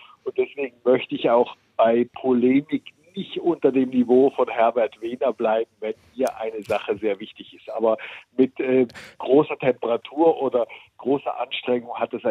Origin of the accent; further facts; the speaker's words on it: Switzerland; Ich bin in der Schweiz aufgewachsen.